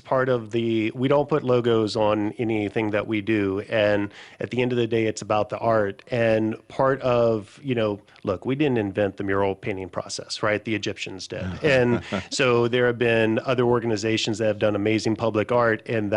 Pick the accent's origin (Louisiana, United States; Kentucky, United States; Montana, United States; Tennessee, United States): Louisiana, United States; also born or lived in Los Angeles; in Louisiana from working in the entertainment business for the last 15 years, and I'm from here, but I moved back from Los Angeles.